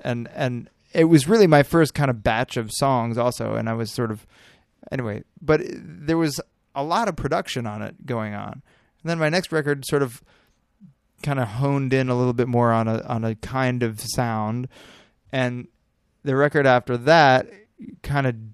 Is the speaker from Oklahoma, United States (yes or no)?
no; San Antonio, Texas, United States; I grew up on Park Hill in San Antonio, Texas.